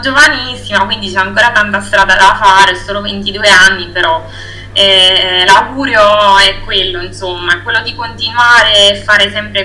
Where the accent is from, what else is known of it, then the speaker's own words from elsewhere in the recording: Santa Croce di Magliano, Molise, Italy; vengo da Santa Croce di Magliano, un piccolo paesino del Molise.